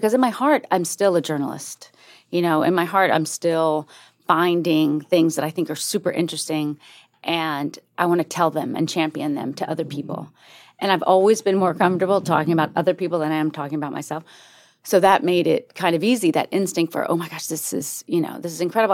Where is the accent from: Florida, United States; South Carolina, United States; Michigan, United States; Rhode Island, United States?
Florida, United States; now in New York City, United States; I grew up in Northwest Florida.